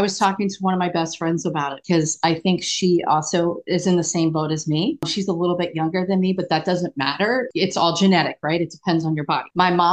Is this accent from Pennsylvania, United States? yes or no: yes; Pennsylvania, United States; including my home state, Pennsylvania